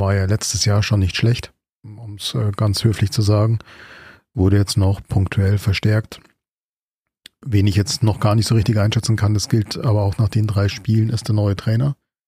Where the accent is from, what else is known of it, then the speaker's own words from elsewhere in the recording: Bavaria, Germany; Ich bin nicht aus der Oberpfalz, du bist nicht aus der Oberpfalz, Alex, du bist aus Niederbayern, ich bin aus Oberbayern.